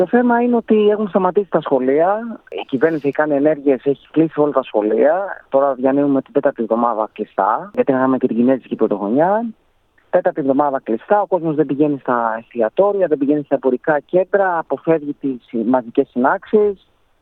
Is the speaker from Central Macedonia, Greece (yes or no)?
no; Athens, Attica, Greece; now in Vietnam; Μένω Αθήνα, κατάγομαι από την Κρήτη. Μεγάλωσα στην Αθήνα, γεννήθηκα στην Αθήνα, αλλά κατάγομαι από την Κρήτη.